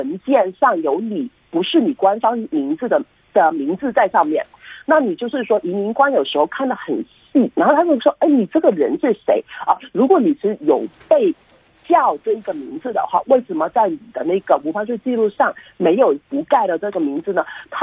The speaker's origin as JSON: {"language": "Chinese", "country": "China", "said": "我们就是中国人嘛，在这里我们常常都会有起一个英文名字，"}